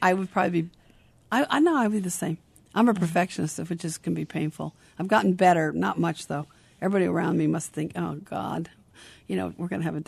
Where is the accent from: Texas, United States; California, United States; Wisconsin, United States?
California, United States; Long Beach; I met them through a World Team Tennis clinic out in California, because I'm from Long Beach